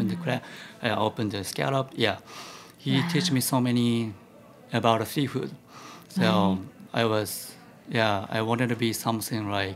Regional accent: Hokkaido, Japan; English is a second language; Okay, so I was born and grew up in Hokkaido, mm. so which is the northern part of Japan. So my hometown is so tiny. There's a fisherman areas.

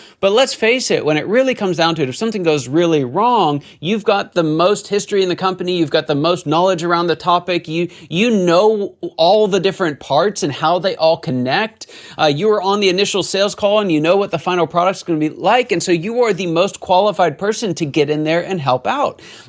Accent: Pittsburgh, Pennsylvania, United States; I'm from Pittsburgh, and we still talk about the immaculate reception from Franco Harris, right?

